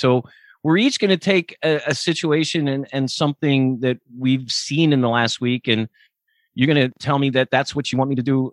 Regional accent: Lancaster, Pennsylvania, United States; Well, and you know, I grew up in Lancaster

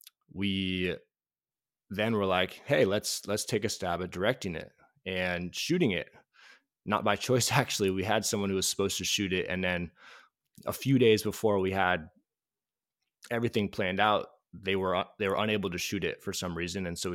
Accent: Oakland, California, United States; growing up in Oakland, there was not a professional football team locally.

